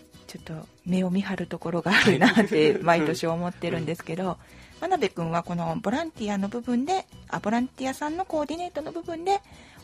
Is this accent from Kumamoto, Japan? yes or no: no; Osaka, Japan; 私大阪出身だから実はね